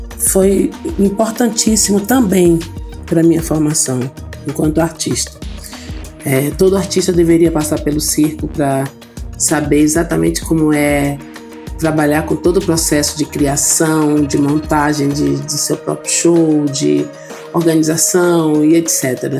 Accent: Salvador, Bahia, Brazil; moved away as an adult; also born or lived in Rio de Janeiro; now in Brasília, Brazil; Bom, eu nasci no Rio de Janeiro, fui criada em Salvador

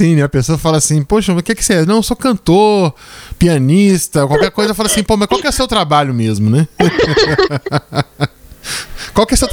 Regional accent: Minas Gerais, Brazil; E como mineiro eu agradeço demais também.

